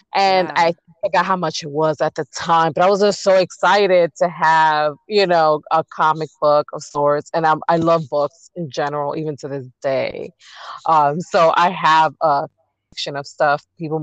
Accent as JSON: {"language": "English", "region": "New York", "country": "United States", "said": "So I'm from New York."}